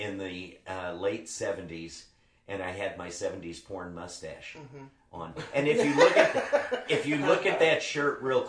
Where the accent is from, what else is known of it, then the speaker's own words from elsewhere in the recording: United States; accent: American; When I was going to school in England, we even rewrote the parts a little bit to explain my American accent.